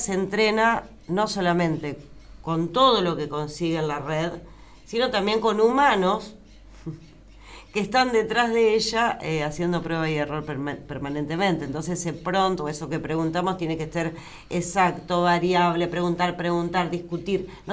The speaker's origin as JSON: {"language": "Spanish", "country": "Argentina", "said": "Viste cómo somos los argentinos, que siempre vamos a los extremos."}